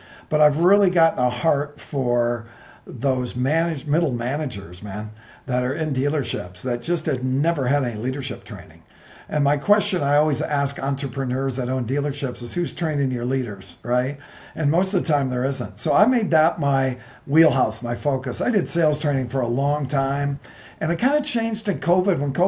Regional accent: Toledo, Ohio, United States; Toledo. Toledo, okay. Ohio. O-H-I-O.

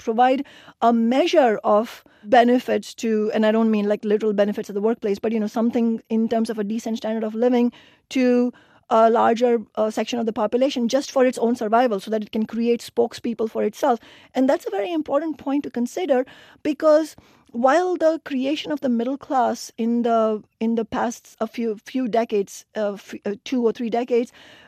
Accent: India; including my home country, India.

